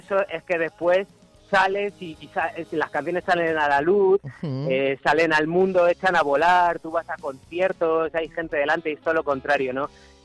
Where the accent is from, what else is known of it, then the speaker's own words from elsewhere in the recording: Madrid, Community of Madrid, Spain; soy de Madrid.